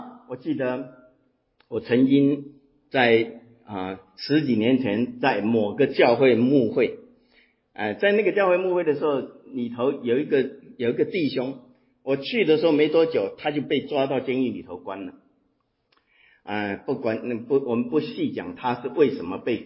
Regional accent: Fuzhou, Fujian, China; 在那边才发现我是福州人。

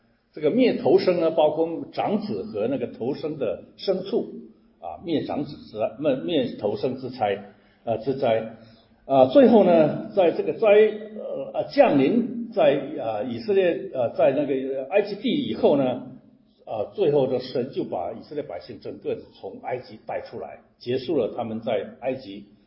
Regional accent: China; 我们中国人有阴历和阳历之分啊

